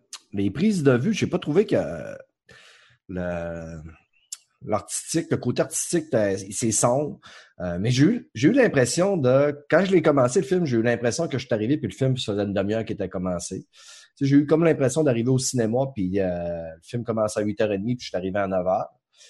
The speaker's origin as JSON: {"language": "French", "region": "Quebec", "country": "Canada", "accent": "Saguenay", "said": "moi, en plus, j'ai mon accent du Saguenay, puis, tu sais, mon accent du Saguenay, moi, je l'entends pas. Sauf que quand je me réécoute, là, je l'entends, mon accent du Saguenay. Puis, étant donné que je reste plus au Saguenay, ça fait environ 4-5 ans"}